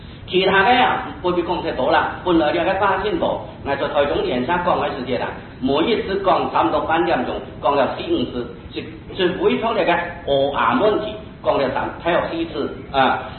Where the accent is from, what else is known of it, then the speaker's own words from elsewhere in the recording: China; 那是假事情，俺是中国人啦，俺没去